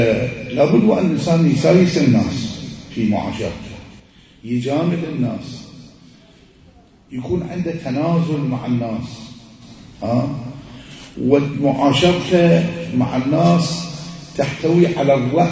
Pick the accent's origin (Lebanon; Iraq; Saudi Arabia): Iraq; مثل ما يقولون عندنا بالعراق تنطي من نفسك